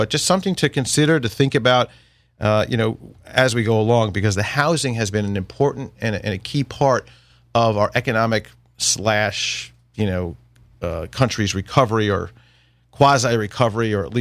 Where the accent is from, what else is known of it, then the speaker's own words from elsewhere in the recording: Commack, New York, United States; Right. I grew up in Commack.